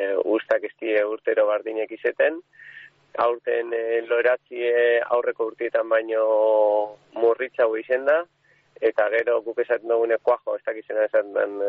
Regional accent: Basque Country, Spain; accent: Biscayan; gure jatorri zegu bizkaitarra gara, nire izkeran ikusten duzu arabarra baino bizkaitarra nazela

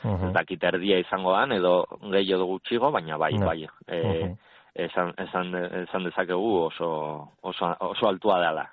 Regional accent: Gorliz, Basque Country, Spain; also born or lived in Gipuzkoa; ni Gorlizen bizi izan naiz, ba, txikitatik, jaio nintzenetik. Baina, bueno, ni azkenean familiakin bebai euskera zeiten dut, familia Gipuzkoan dakat, ni han jaio nintzen

